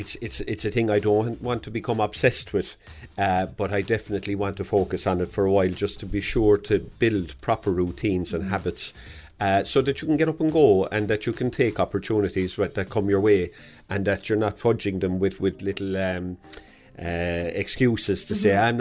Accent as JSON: {"language": "English", "town": "Douglas", "region": "Munster", "country": "Ireland", "said": "I'm from Douglas Cork."}